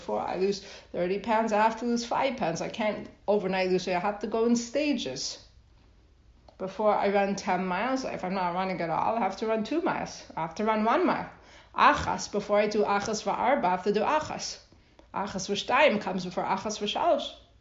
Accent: Toronto, Ontario, Canada; I grew up in Toronto with Avner B'nai Torah

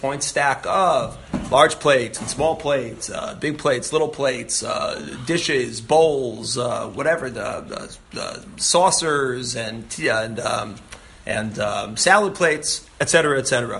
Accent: New York City, New York, United States; When I was growing up in the Lower East Side, it was the 20s.

